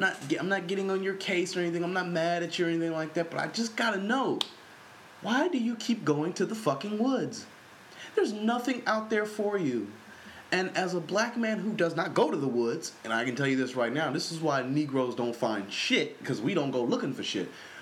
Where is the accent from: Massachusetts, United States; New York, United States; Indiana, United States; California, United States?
California, United States; Compton; I remember back in the day as a kid growing up in Compton, I got robbed by my old middle school.